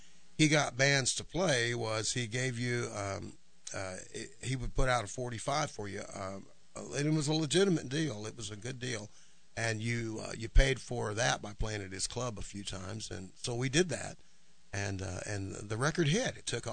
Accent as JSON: {"language": "English", "town": "Belton", "region": "Texas", "country": "United States", "tie": "born or raised there", "also_born_or_lived": "Fort Ord / Killeen", "said": "I did grow up in Belton. I was born in Fort Ord, California."}